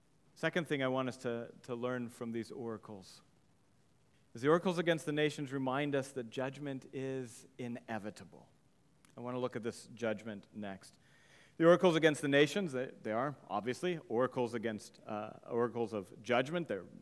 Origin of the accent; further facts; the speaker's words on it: United States; I'm American